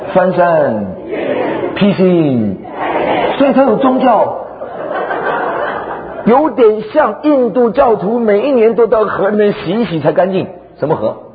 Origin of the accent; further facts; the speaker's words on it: Taiwan; 我从台湾来的